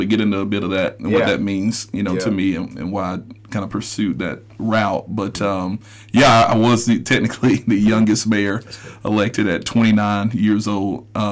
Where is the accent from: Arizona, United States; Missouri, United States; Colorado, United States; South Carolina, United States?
South Carolina, United States; Union; So very small town, and the city is even smaller, right? And so I grew up right in the heart